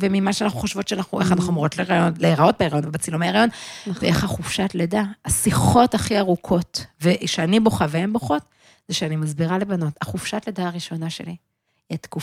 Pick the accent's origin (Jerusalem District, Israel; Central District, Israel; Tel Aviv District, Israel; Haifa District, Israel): Tel Aviv District, Israel; Tel Aviv; ככה גדלתי גם בתל אביב